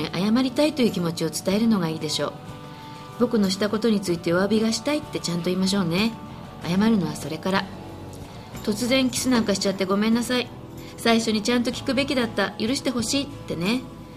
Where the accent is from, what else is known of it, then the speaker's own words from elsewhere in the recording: United States; 大体は憶測がつくから、僕たちアメリカ人はあえて聞いたりはしないんだ。